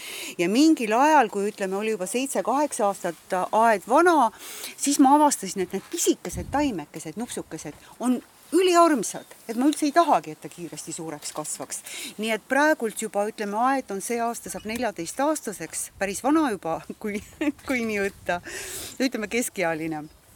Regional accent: Tallinn, Harju County, Estonia; ise ma olen siia tulnud Tallinnast, aga teate, ma hakkasin arvutama, ma olen 17 aastat siin teal

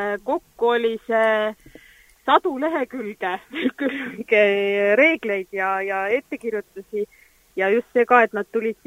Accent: Saare County, Estonia; olen nagu seal Saaremaalt.

